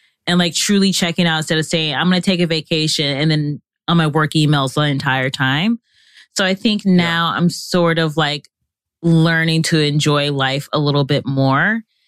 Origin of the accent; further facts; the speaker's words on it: Cleveland, Ohio, United States; now in New York, United States; Well, I would say I'm from Cleveland, Ohio, but I feel like I'm a city girl at heart, hence me living in New York.